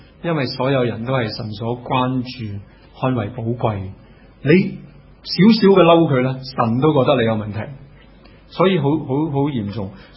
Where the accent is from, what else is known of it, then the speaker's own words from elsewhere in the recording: Guangdong, China; 我哋广东人呢好即係好似人话啲研究呢广东话呢嘅粗俗语呢係比其他嘅方言更加厉害。